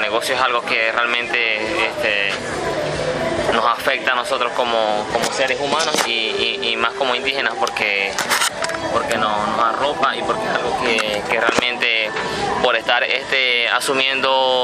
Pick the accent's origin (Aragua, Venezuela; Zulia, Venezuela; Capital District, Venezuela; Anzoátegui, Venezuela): Zulia, Venezuela; Maracaibo; born there; Yo nací en Maracaibo, pero igual yo conozco mi territorio ancestral, conozco ampliamente todo el territorio Wayuu y sé que soy de ahí, pero permanezco por otras situaciones aquí en Maracaibo.